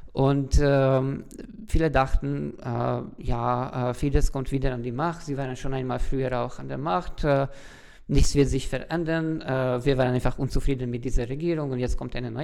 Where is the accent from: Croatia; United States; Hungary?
Hungary; ich komme aus Ungarn